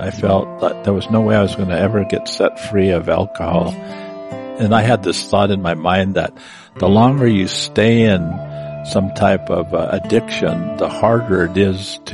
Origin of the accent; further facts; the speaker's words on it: Nevada, United States; born there; in September, the month of September, on the Walker River Indian Reservation, which is about 90 miles southeast of Reno, Sparks, Nevada. I come from the Pyramid Lake Paiute tribe, which was my mother's tribe. They're about 30 miles northeast of Reno.